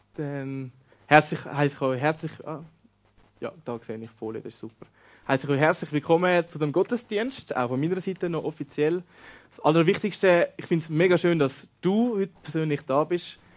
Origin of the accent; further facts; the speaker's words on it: Grüt, Zurich, Switzerland; now in Germany; Ich komme ursprünglich aus dem Grütte, das ist ja gerade bei Wetzikon in der Nähe. Mein Grossi ist aus Bossiken, das ist gerade da hinten bei Hiwil. Und mein Grosspapa ist aus Wetzikon. Und aktuell wohne ich aber in Deutschland